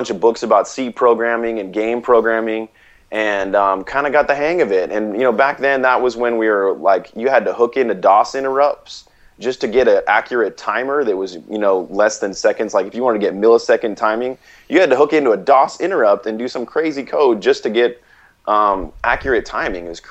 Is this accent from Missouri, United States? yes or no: no; Oregon, United States; Growing up in Oregon, we had a lot of rain